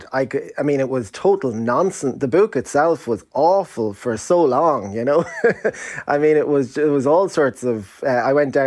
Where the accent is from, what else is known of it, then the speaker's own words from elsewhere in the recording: Ireland; growing up in Ireland